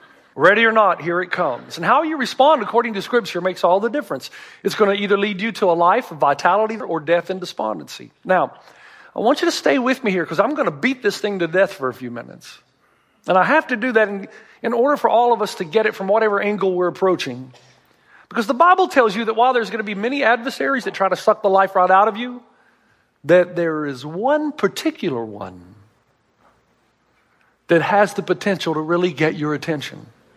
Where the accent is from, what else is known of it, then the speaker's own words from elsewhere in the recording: the South, United States; I'm from the South. We couldn't say words that big.